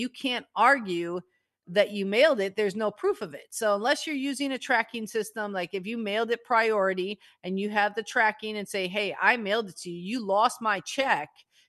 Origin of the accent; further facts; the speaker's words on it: Australia; I'm Australian, obviously.